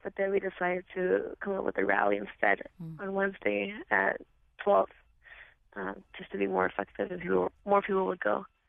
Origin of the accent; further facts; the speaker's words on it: New Haven, Connecticut, United States; also born or lived in Mexico; I was 8 months when I came here. My parents, we come from Mexico, and my grandfather was here in New Haven at the time.